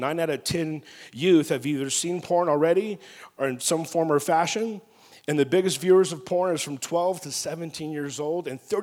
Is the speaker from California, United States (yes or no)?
yes; Los Angeles, California, United States; I was building a fort, you know, on some railroad tracks, and I grew up in South LA area.